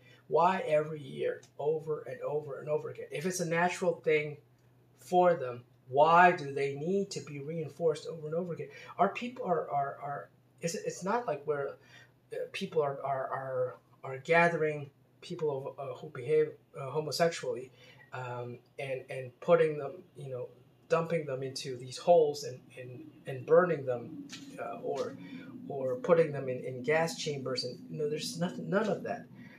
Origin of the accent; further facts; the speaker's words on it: Baltimore, Maryland, United States; He lived in the Baltimore area when he was a kid, and I grew up in the Baltimore area.